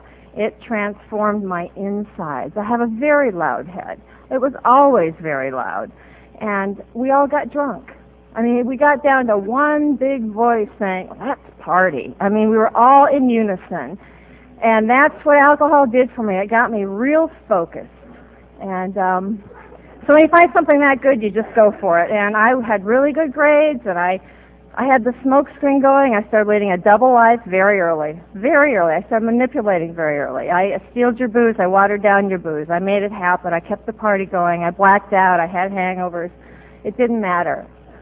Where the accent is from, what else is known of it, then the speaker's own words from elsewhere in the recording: Iowa, United States; I grew up in Iowa, my first resentment, but yeah, it was very, very close to this kind of community and sense of community, so I feel very at home here.